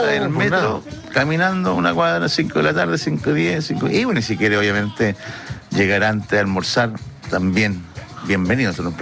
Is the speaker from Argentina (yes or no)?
no; Chile; pues somos chilenos, pues, claro